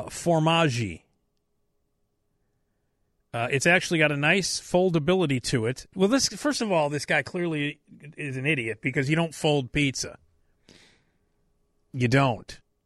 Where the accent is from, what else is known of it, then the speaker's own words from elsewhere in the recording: Chicago, Illinois, United States; Of course I do. I'm a Chicagoan.